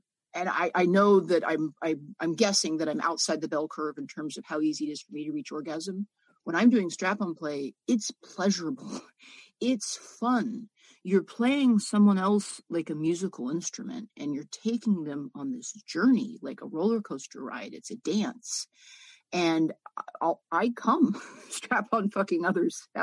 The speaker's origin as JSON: {"language": "English", "town": "San Francisco", "region": "California", "country": "United States", "tie": "born there", "said": "I was born in San Francisco."}